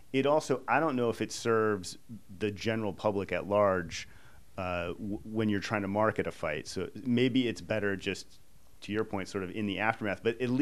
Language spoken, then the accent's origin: English; Pittsburgh, Pennsylvania, United States; born there; I was born in Pittsburgh, I'm a Steeler fan.